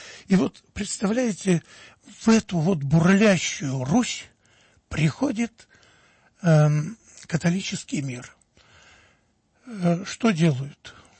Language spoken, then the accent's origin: Russian; Pereslavl-Zalessky, Yaroslavl Oblast, Russia; В Переславле, а я родом из Переславля